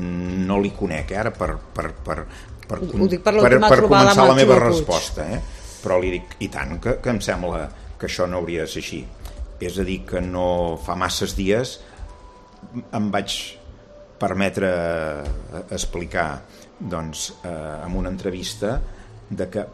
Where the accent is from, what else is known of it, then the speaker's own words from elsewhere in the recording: Catalonia, Spain; Avui, Catalunya, que som la fàbrica d'Espanya i el Vallès som el pol manufacturer i exportador més important del sud d'Europa